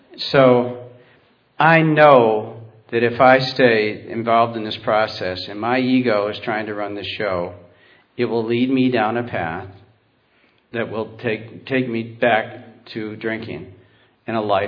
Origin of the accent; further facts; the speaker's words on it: Warsaw, New York, United States; I grew up out in Warsaw, New York. Warsaw is a little town of about 3,500 people